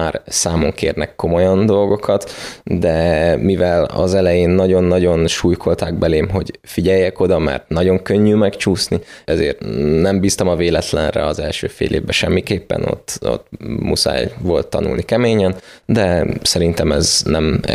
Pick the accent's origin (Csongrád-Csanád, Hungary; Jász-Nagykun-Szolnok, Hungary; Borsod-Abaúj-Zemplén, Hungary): Csongrád-Csanád, Hungary; Szeged; Hát ugyebár Szegedről felköltöztem Pestre, ami egy nagy váltás volt számomra.